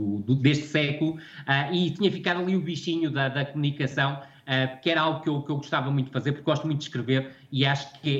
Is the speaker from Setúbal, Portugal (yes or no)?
no; Vila do Conde, Porto, Portugal; eu cresci em Vila do Conde